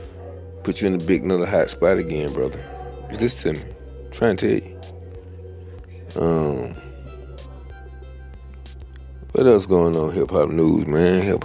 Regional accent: Ben Hill, Georgia, United States; now in Clayton County, United States; I'm from Ben Hill. I stay in Clayco right now. I'm from Ben Hill. I was born in Ben Hill, Southwest Hospital.

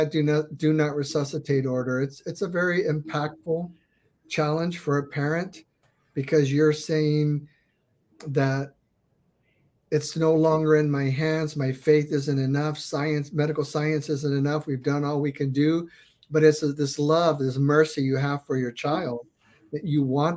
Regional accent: Texas, United States; since I'm from Texas, I requested Fort Sam Houston so I could be close to family.

